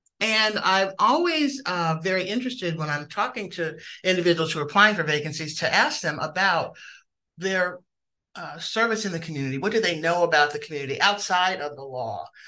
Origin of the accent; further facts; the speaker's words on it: Midwest, United States; My family and I have lived in the city for nearly 40 years. I'm originally from the Midwest, and this is home.